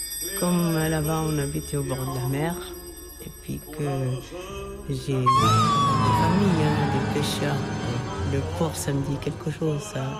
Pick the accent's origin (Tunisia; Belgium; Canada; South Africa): Tunisia; French is a second language; moved away as an adult; now in Angers, France; J'ai 54 ans et j'habite Angers depuis 81. Ma jeunesse, c'était en Tunisie. Je suis née en Tunisie jusqu'à l'âge de 20 ans. Je suis revenue en France parce que j'ai suivi mon mari.